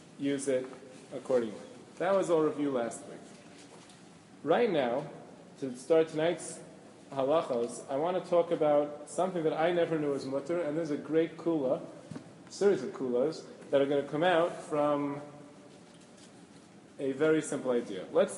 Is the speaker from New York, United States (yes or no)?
yes; New York City, New York, United States; I'm from Washington Heights, we don't.